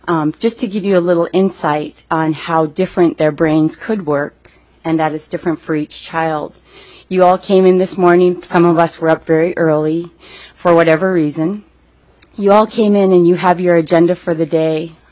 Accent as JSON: {"language": "English", "town": "Bethel", "region": "Alaska", "country": "United States", "said": "and I'm from Bethel."}